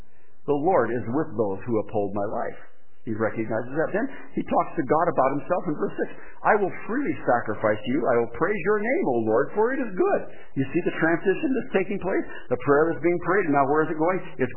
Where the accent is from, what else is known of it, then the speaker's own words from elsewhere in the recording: Yakima, Washington, United States; My pastor from Yakima, where I grew up